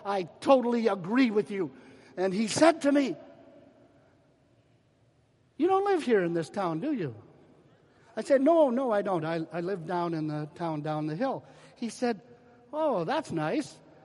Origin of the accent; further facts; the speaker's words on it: Edmonton, Alberta, Canada; especially in Edmonton, Alberta, which is my hometown.